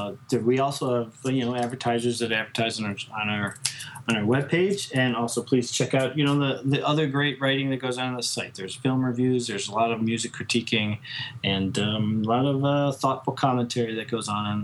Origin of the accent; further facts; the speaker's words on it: West Coast, United States; I'm from the West Coast, so I have no idea what the Javits Center is.